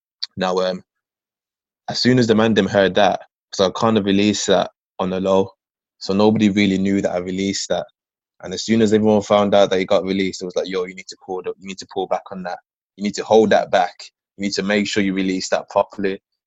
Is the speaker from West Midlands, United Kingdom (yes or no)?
yes; Birmingham, West Midlands, United Kingdom; coming from families from Nigeria, so Nigerian heritage in it. Been living in Birmingham all my life. There's not a lot to it. Just a more Birmingham city boy.